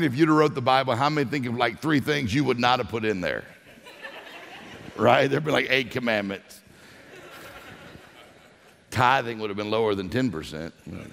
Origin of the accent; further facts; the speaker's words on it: Ocean Springs, Mississippi, United States; Pastor, I grew up in Mississippi, so this is my first time in 18 years to get to preach and get to speak in Mississippi. But all my family's from Meridian, and I grew up down near the coast, Ocean Springs.